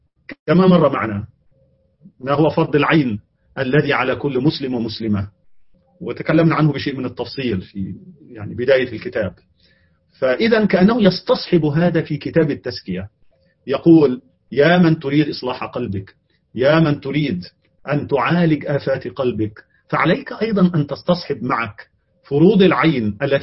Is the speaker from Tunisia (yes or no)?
no; Egypt; هذا أحيانا يبدو غريبا على بعض الناس خاصة يعني مننا كمصريين